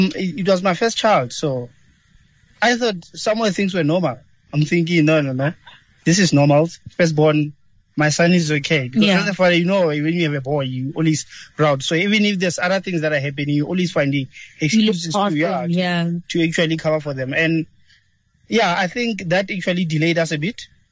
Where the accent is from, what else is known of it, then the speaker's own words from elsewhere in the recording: Excelsior, Free State, South Africa; and I'm from Excelsior, which is next to Tawantinsuyo in the Free State.